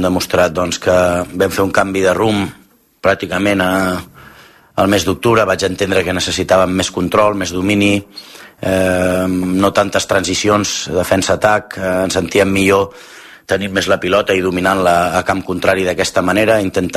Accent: Catalonia, Spain; suposo que així som els catalans

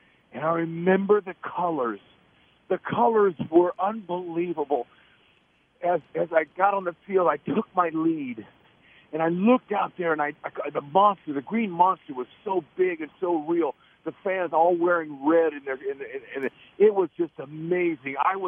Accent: California, United States; I was raised in California where they grow them.

